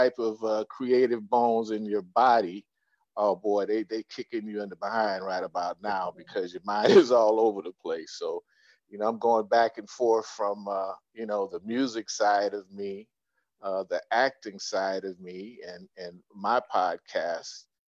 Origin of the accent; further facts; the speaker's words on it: Bonham, Texas, United States; now in California, United States; Texas, like this little country town called Bonham, Texas, and Fannin County.